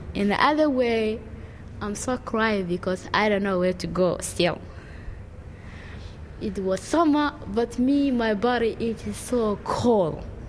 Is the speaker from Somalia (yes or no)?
yes; Mogadishu, Banaadir, Somalia; moved away as an adult; now in Melbourne, Australia; I come from Somalia, and I was born in Mogadishu, and I was born in 1981. And I live now in Melbourne. I come in 2002.